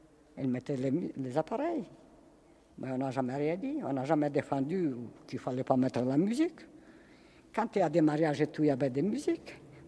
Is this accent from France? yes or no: no; Ukraine; moved away; quand j'étais là-bas chez moi, en Ukraine.